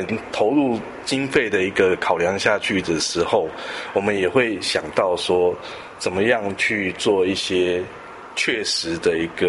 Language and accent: Chinese; Taiwan; 我们台湾人很可爱的一点哦